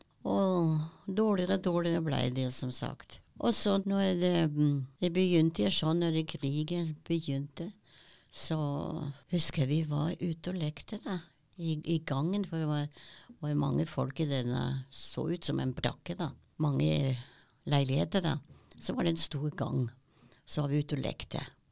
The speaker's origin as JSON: {"language": "Norwegian", "region": "Vienna", "country": "Austria", "tie": "born or raised there", "lives_now": "Norway"}